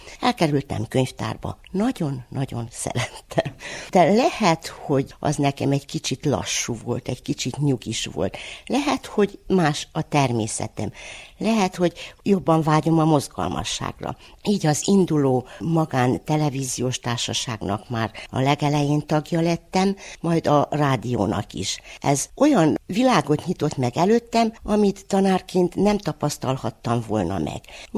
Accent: Székely Land, Romania; mert annyit költözött a családom, tanító családból származom, szülőföldemnek tudhatom a székelyföldet, leginkább Kovászna és Hargita megyét. Ez az én szülőföldem.

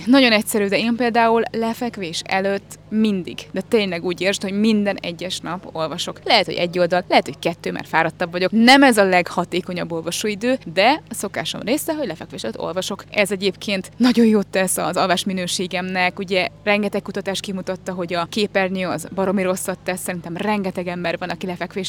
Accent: Hungary; legalábbis Magyarországon, ahonnan én jövök

